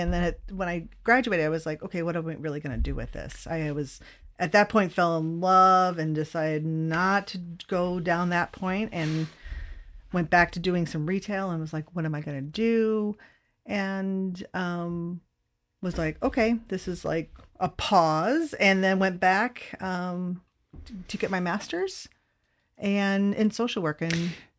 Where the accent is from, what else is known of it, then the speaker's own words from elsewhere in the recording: Eldridge, Iowa, United States; I did. I grew up in Eldridge. My dad, 91 years old, is still living in the same house in Eldridge that they brought me home in the hospital.